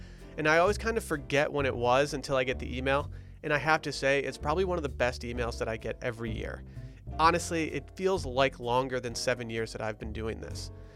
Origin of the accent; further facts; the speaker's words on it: Michigan, United States; I found myself living in my hometown, and that was great. I enjoyed it. But there isn't a lot to do in small resort towns in northern Michigan in the middle of winter.